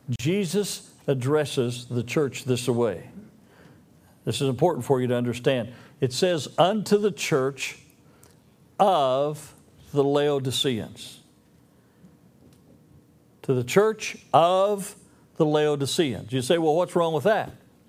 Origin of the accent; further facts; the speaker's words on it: Arkansas, United States; See, I come from Arkansas, so I sometimes speak my piece pretty loudly